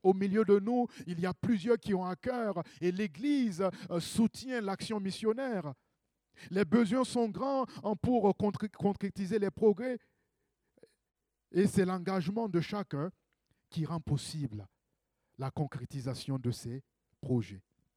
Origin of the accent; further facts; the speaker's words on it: Burkina Faso; Je connais bien ce pays parce que je viens du Burkina.